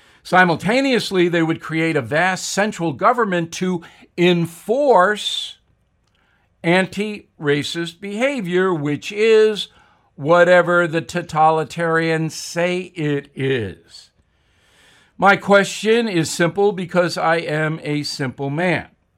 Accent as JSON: {"language": "English", "country": "United States", "said": "As an American adult who still has the protection of freedom of thought, I can ignore CRT if I want to."}